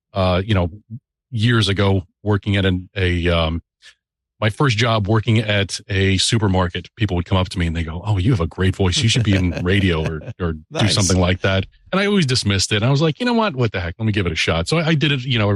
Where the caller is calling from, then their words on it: Sparta, New Jersey, United States; Sparta, New Jersey.